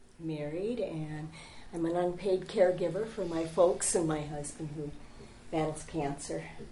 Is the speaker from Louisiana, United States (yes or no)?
no; Platteville, Wisconsin, United States; I'm from Platteville, Wisconsin